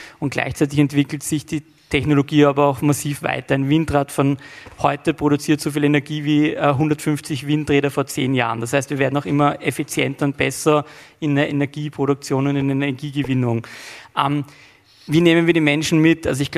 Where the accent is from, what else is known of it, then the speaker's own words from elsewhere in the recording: Austria; als Europäer und auch als Österreicher